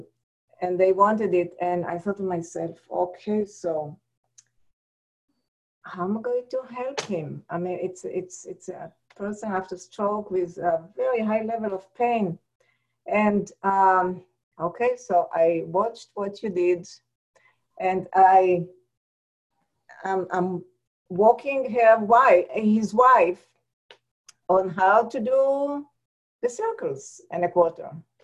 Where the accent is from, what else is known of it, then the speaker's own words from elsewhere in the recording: Israel; accent: Israeli; now in Wisconsin, United States; It's an Israeli accent. I live in Wisconsin.